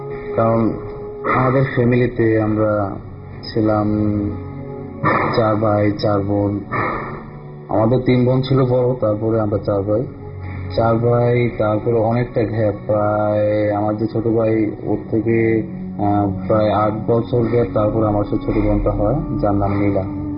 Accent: Comilla, Chittagong Division, Bangladesh; আমার দেশের বাড়ি কুমিল্লাতে, আর ঘটনাটি ঘটেছিল আমার গ্রাম। আমার গ্রাম হচ্ছে রকটিপাড়া।

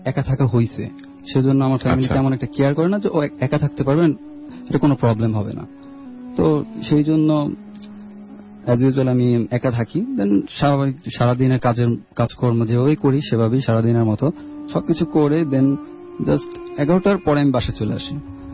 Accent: Dhaka, Dhaka Division, Bangladesh; আমি এসেছি পুরান ঢাকার মিলবারেক আলমগঞ্জ থেকে।

